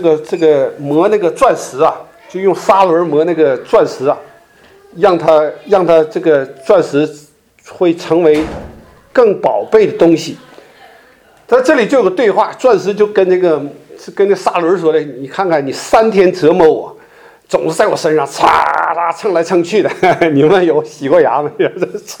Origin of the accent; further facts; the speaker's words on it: Shenyang, Liaoning, China; 他是我们沈阳人呐、啊。